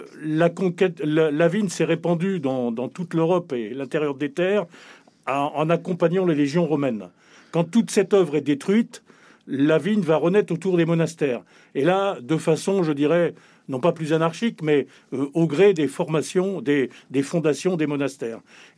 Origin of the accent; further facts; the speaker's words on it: Nantes, Pays de la Loire, France; Je suis nantais, donc je connais bien cette région.